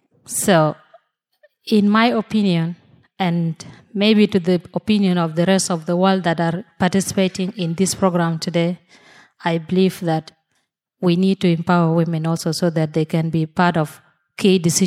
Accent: South Sudan; I'm from South Sudan.

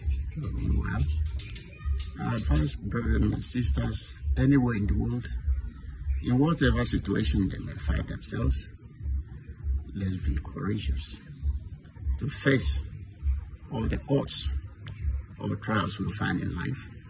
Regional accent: Nigeria; now in Uganda; some of them are shocked when they hear that I come from Nigeria.

